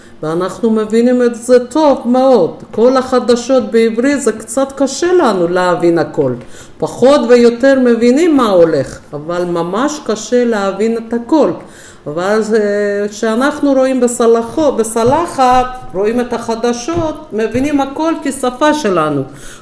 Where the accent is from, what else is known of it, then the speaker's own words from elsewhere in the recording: Iran; אני זכרת בילדות שלי, ומתי שהייתי בפרס